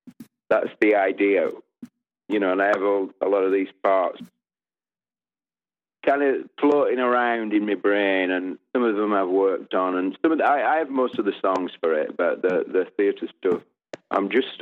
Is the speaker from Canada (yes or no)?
no; England, United Kingdom; age 16, 17, I grew up in England in the era of, we call it prog rock or pomp rock